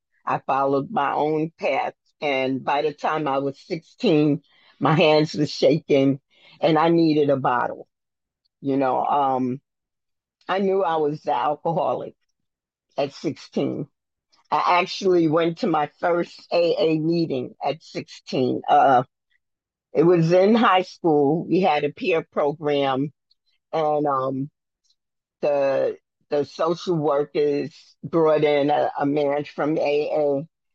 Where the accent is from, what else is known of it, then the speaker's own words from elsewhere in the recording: New York City, New York, United States; Yes, and I'm from New York City, area called Southeast Queens, and that's where I got sober and remained sober till today.